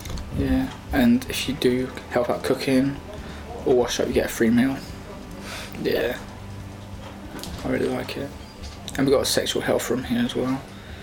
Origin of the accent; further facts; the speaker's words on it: Brighton, South East England, United Kingdom; I'm 22. I was born and raised in Brighton. I live with my mum, my dad, my sister, my 2 dogs.